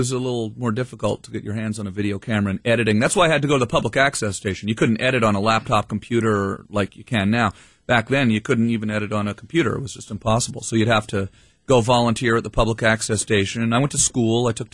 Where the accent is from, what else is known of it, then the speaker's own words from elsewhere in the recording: Canada; hey, I'm from Canada.